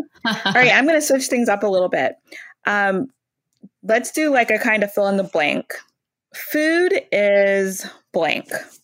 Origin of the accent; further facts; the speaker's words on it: Louisiana, United States; like I grew up in Louisiana and I thought it was normal to like eat strawberries and blueberries that tasted like something.